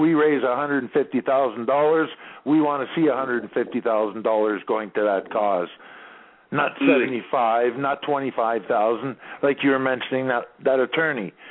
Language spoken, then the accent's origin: English; Canada; I'm a Canadian